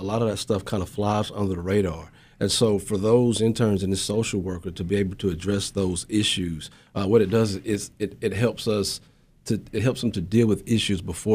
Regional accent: Zebulon, United States; I was born and raised in Zebulun.

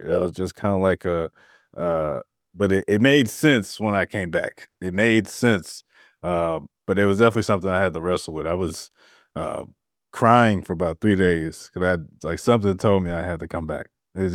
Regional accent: St. Louis, Missouri, United States; I did a year in Chicago, and I'm from St. Louis.

